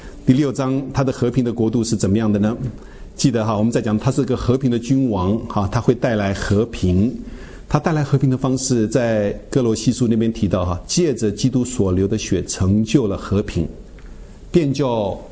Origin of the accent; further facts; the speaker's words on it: China; 我有时候我们中国人已经习惯了哈、啊，我们常常就说不爱自己哈、啊